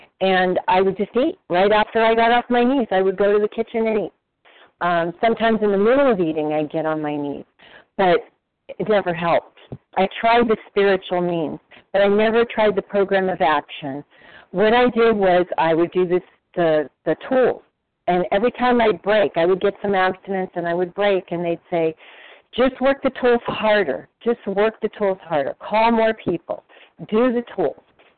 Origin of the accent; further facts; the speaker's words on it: California, United States; I am from California, and I am a recovered compulsive overeater.